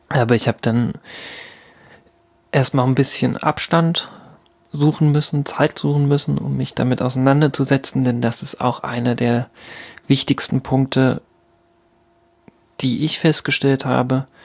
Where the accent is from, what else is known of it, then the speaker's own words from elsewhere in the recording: Altenburg, Thuringia, Germany; born there; in Altenburg bewegt habe, meine Geburtsstadt.